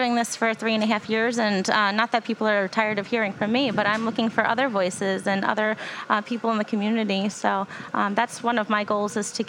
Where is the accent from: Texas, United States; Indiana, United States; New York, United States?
New York, United States; Yonkers; Actually, I grew up in Yonkers as well, so I've been here at this mall shopping for many years.